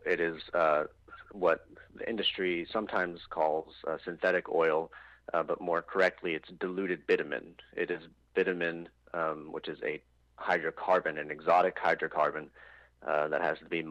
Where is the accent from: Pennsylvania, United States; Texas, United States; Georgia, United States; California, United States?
Texas, United States; I'm from Texas, I understand that.